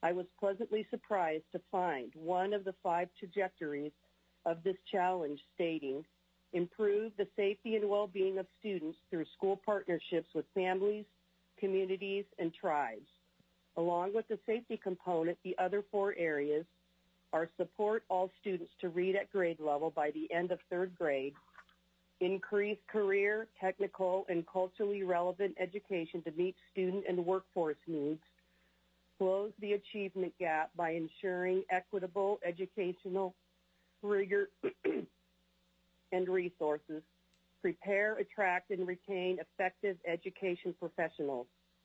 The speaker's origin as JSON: {"language": "English", "town": "Palmer", "region": "Alaska", "country": "United States", "tie": "born or raised there", "said": "I'm calling in from Palmer, Alaska."}